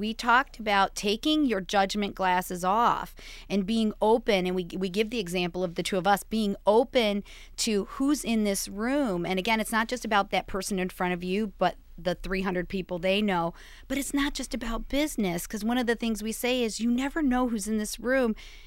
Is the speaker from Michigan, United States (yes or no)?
yes; Detroit, Michigan, United States; Well, we're from Detroit, so representing is what we do.